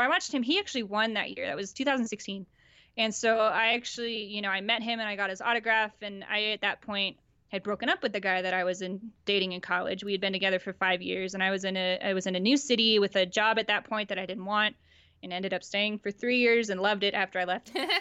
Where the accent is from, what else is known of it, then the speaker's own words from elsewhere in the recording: Denver, Colorado, United States; also born or lived in Phoenix, Arizona / Flagstaff, Arizona; So I was born in Phoenix and then moved to Denver in 2000 and grew up here, grew up with the Rockies and the Broncos and all that kind of stuff. And then went back to Flagstaff, Arizona for college.